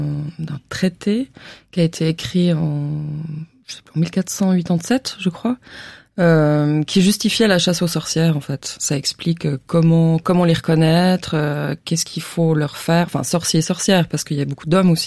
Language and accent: French; Vaud, Switzerland; J'ai jamais habité au Jura. Voilà. Non, mais j'ai toujours grandi autour de Lausanne.